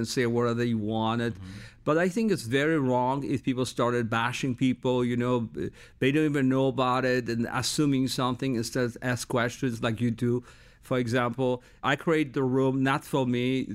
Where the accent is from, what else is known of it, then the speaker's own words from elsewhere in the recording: Chalmette, Louisiana, United States; You know, I'm American. I'm very proud of it. And I grew up in New Orleans, Louisiana, Chalmette.